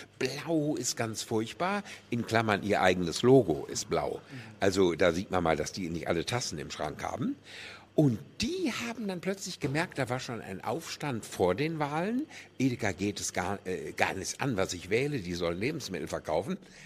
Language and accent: German; West Germany, Germany; und ich bin ja ein Wessi durch und durch